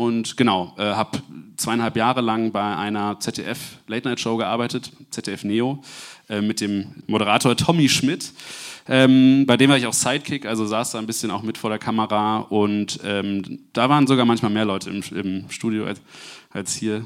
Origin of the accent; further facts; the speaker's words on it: Halle, Saxony-Anhalt, Germany; ich komme aus Halle an der Saale.